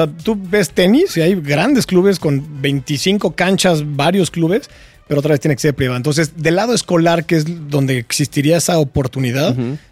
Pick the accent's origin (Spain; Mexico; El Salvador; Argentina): Mexico; Lamentablemente no nos va muy bien como mexicanos.